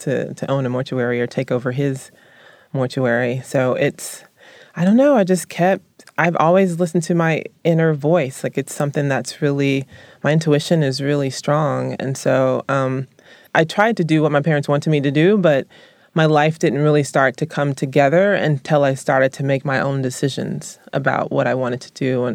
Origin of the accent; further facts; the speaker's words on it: the South, United States; I was raised in the South